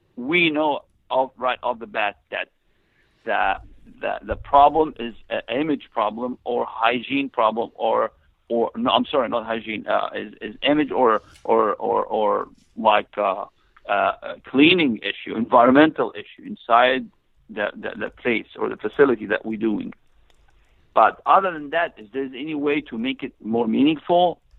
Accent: Egypt; English is a second language; moved away as an adult; And I'm originally from Egypt. I came here in 1995.

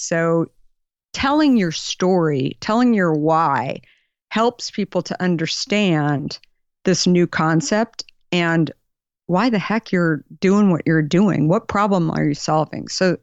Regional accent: Arizona, United States; And, you know, I grew up in Arizona. My family, I was the last of five kids, super middle class.

